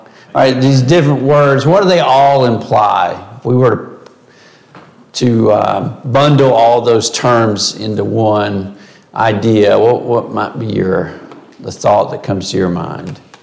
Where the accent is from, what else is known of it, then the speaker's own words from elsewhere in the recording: Appalachia, United States; accent: Appalachian; That's my Appalachian accent. I have trouble with lion.